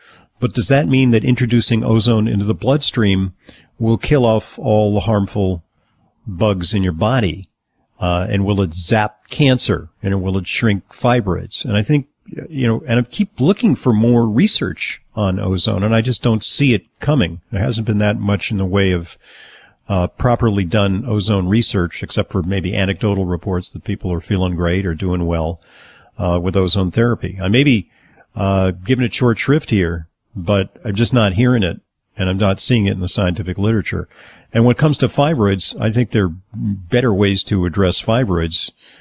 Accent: Santa Monica, California, United States; Well, I'm from Santa Monica.

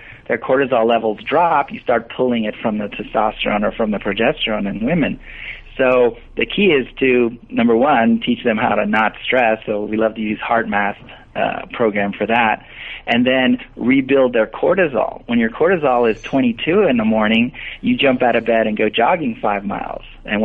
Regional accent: Costa Rica; So I know English and Spanish. I'm from Costa Rica originally

